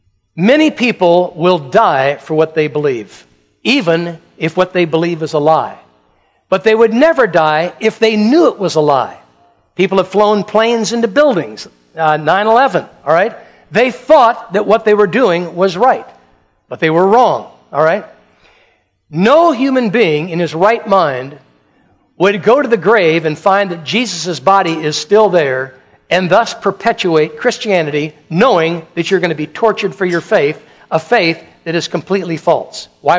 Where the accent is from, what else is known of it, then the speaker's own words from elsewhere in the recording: United States; Well, I'm an American. We believe in the resurrection.